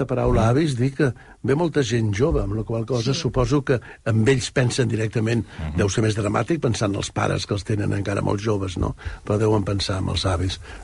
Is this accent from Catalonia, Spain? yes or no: yes; Mollet del Vallès, Catalonia, Spain; quan jo era petit, vivia a Mollet, on jo vaig néixer